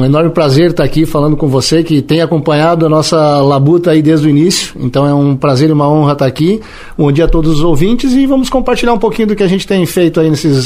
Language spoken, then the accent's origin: Portuguese; Seara, Santa Catarina, Brazil; also born or lived in São Lourenço do Oeste; Eu sou natural de São Lourenço do Oeste, né? São Lourenço do Oeste, lá divisa com Pato Branco, Paraná, porém criado na cidade de Seara, né? Também oeste do estado, criei a minha vida toda lá na roça, morando com os avós, trabalhando na roça até os 12 anos